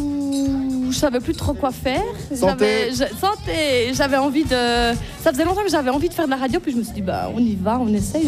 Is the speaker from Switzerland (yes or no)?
yes; Neuchâtel, Switzerland; c'était pas RFJ parce que je viens du canton de Neuchâtel